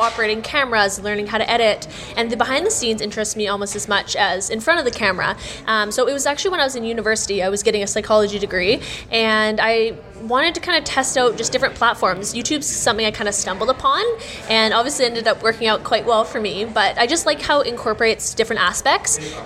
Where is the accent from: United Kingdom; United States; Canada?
Canada; We're from Canada, so we traveled about 30 hours to get here.